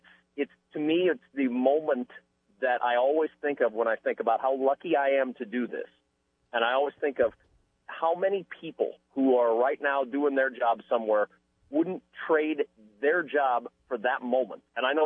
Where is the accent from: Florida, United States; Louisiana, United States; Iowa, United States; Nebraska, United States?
Nebraska, United States; I grew up in Nebraska, but we did not grow up on a farm.